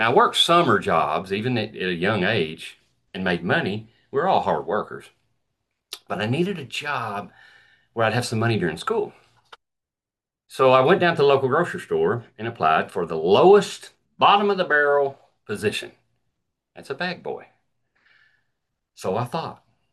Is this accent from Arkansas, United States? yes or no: yes; Arkansas, United States; born there; I was born in Arkansas.